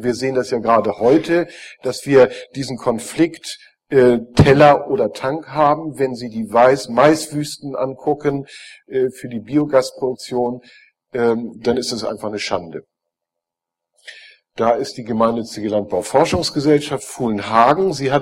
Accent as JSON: {"language": "German", "region": "Hamburg", "country": "Germany", "said": "Ich komme nicht vom Buschberghof, sondern ich komme aus Hamburg. Der Buschberghof liegt 35 Kilometer östlich von Hamburg und ich wohne in Hamburg und bin dort Esser."}